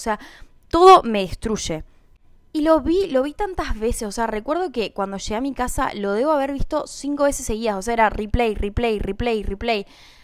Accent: Argentina; soy argentina y soy muy nacionalista, pero siempre me llamó la atención Inglaterra.

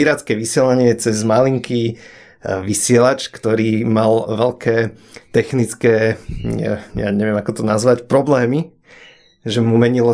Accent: Piešťany, Trnava Region, Slovakia; u nás v Piešťanoch sa dalo chytiť E-Dry.

